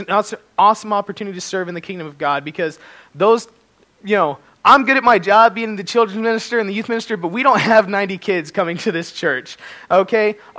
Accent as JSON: {"language": "English", "region": "Colorado", "country": "United States", "tie": "born or raised there", "moved": "as an adult", "said": "I am from Colorado. I wasn't born there, but I moved there when I was 6 months old."}